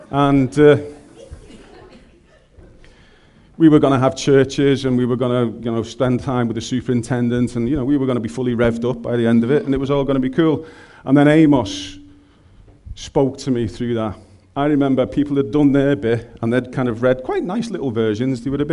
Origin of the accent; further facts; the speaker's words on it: North West England, United Kingdom; accent: Scouse; Today I'm actually quite glad I've got my Scouse accent because it kind of fits with the theme.